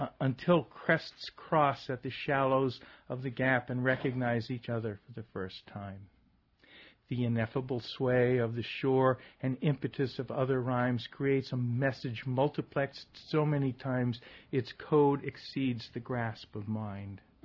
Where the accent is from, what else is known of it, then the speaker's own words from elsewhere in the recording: Rockport, Massachusetts, United States; I grew up in Rockport and used to walk down the street to Gap Head